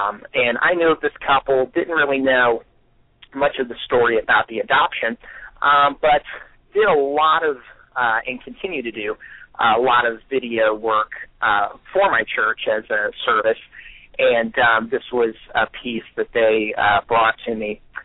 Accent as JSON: {"language": "English", "town": "Cincinnati", "region": "Ohio", "country": "United States", "tie": "born or raised there", "said": "I'm from Cincinnati, Ohio. Pretty much born and raised here, and have a passion for filmmaking."}